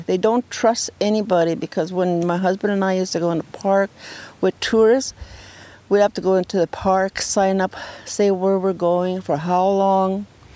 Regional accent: Fort Chipewyan, Alberta, Canada; born there; moved away; I'm an Athabasca Chipewyan First Nation elder. I was born in Fort Chip, left for education, was in a mission for 12 years, you know, in the residential school.

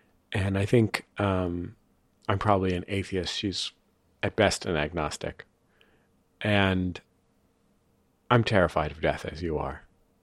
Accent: San Francisco, California, United States; I'm from San Francisco.

